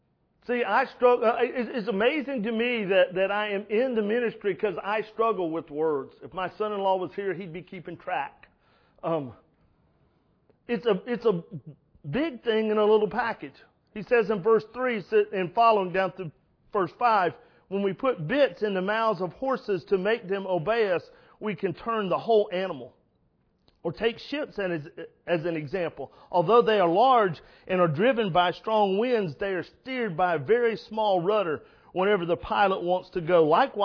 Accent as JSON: {"language": "English", "region": "Florida", "country": "United States", "tie": "born or raised there", "said": "Man, I've had the chance growing up in Florida, you saw them. They stayed in Tampa quite a bit"}